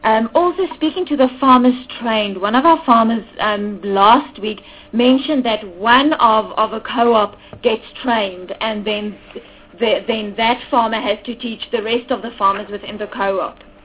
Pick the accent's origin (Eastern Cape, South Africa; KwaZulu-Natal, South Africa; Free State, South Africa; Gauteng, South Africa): Free State, South Africa; and I come from the Free State, so I know what's happening there